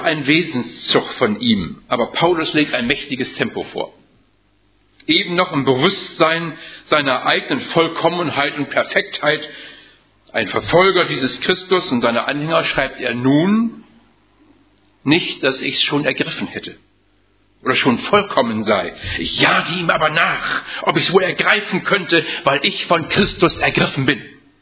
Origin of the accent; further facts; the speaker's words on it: Wilhelmshaven, Lower Saxony, Germany; born there; ich bin in Wilhelmshaven geboren und kenne die Gemeinde Jever seit 60 Jahren